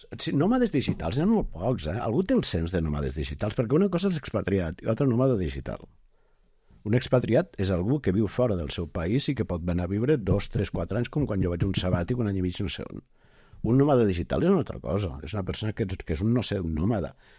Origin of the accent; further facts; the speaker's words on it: Catalonia, Spain; però soc català, però vull dir, jo no soc de Barcelona